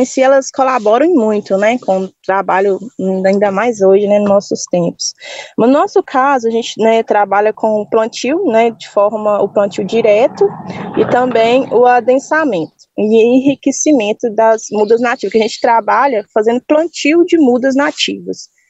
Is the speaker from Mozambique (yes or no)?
no; Minas Gerais, Brazil; Por exemplo, eu mesma venho lá de Minas Gerais.